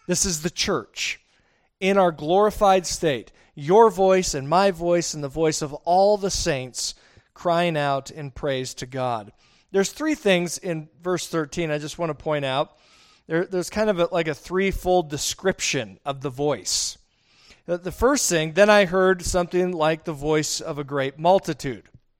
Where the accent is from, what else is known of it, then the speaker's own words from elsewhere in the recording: Montana, United States; or just because we're from Montana and you don't hear the ocean